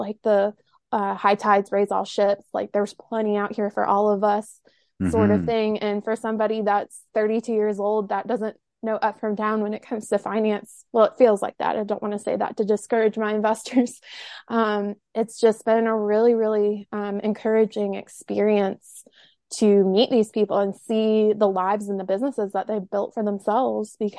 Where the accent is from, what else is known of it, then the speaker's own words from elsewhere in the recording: the South, United States; I'm from the South. I'm a Waffle House girl, but Huddle House is cool too. Grew up going there.